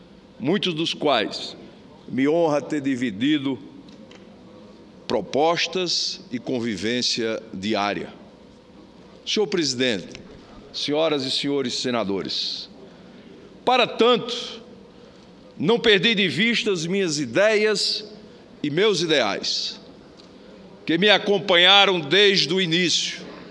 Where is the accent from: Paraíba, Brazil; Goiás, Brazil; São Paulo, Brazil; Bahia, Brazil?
Paraíba, Brazil; Santa Luzia; a pequena cidade onde nasci, minha querida Santa Luzia e o meu Vale do Sabugi.